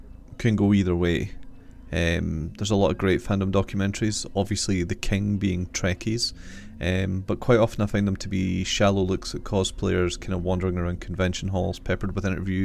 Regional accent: Edinburgh, Scotland, United Kingdom; I'm a filmmaker from Edinburgh

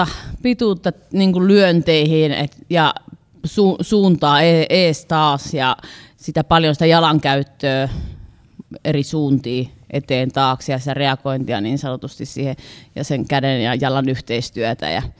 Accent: Heinävesi, South Savo, Finland; also born or lived in Varkaus; mä oon siis Savosta päin kotosi. Mä oon Heinävedellä asunut, oon syntynyt Varkaudessa, mutta oon asunut Heinävedellä ensimmäistä 10 vuotta.

